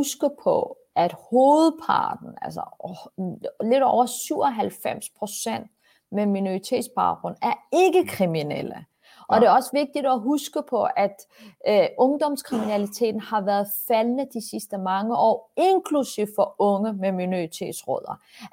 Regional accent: Copenhagen, Capital Region of Denmark, Denmark; Jeg kommer selv fra social klasse 5. Jeg er vokset op på Vesterbro.

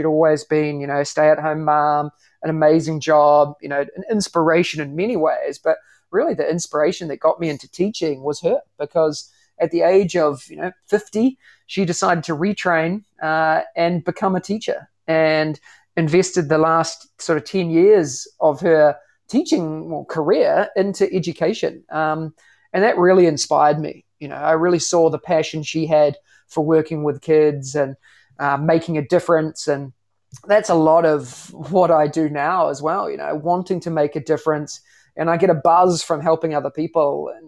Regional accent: New Zealand; accent: New Zealand; moved away as an adult; now in Singapore; My background is, as you can tell by the accent, I'm from New Zealand. I'm a teacher.

